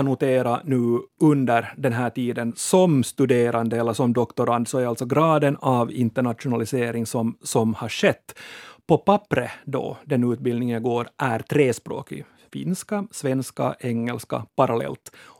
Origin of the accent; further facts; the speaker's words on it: Vaasa, Ostrobothnia, Finland; born there; så har jag alltså i Vasa, i den stad där jag är född, börjar alltid på svenska.